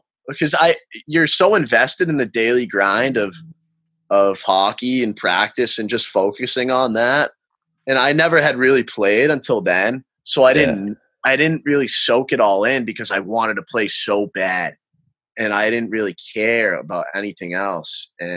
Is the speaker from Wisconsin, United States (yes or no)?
no; Massachusetts, United States; Well, I'm from Mass.